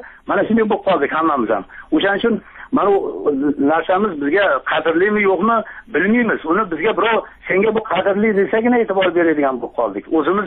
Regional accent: Kokand, Fergana Region, Uzbekistan; U men o'zim mana Qo'qonlikman, Qo'qon atrofidagi qishloqlarda turaman. U yerda ko'p qarindoshlarimiz bor.

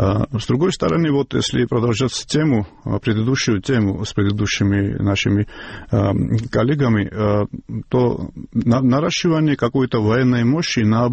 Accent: Georgia; я как грузин скажу вам

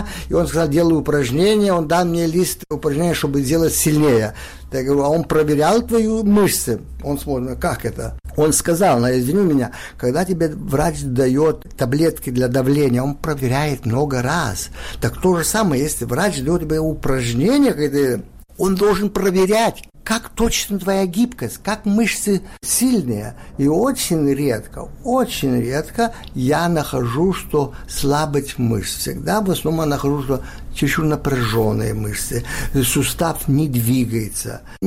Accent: Lithuania; Russian is a second language; also born or lived in Israel; я еврей с Литвы, но я жил в Израиле, говорю хорошо по-русски.

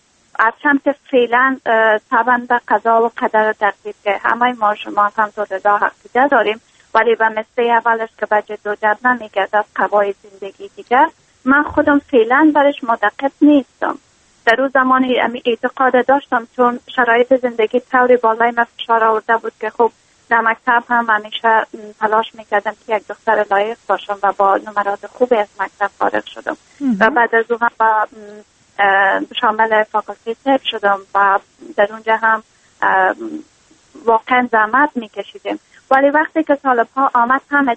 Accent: Kabul, Afghanistan; moved away as an adult; also born or lived in Kapisa; now in United States; در ولایت کاپیتا تولد شدیم، از شمال افغانستان هستم و درس خود در کابل با پایان رساندیم و البته در کاپیتا تولد شدیم و بعد در کابل بزرگ شدیم

